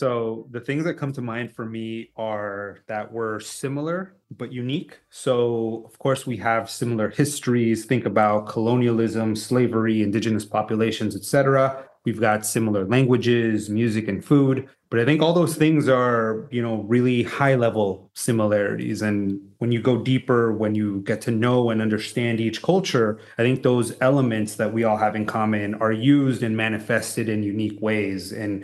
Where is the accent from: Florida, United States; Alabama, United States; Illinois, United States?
Florida, United States; Miami; So I grew up in Miami. And at the time, at least where I lived, the predominant Latin American culture was Cuban.